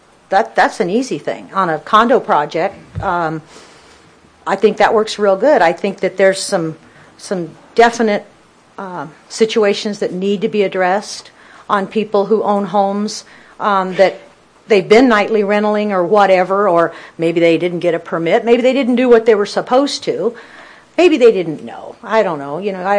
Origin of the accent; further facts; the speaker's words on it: United States; I'm from Stone County, and I like Stone County zoning.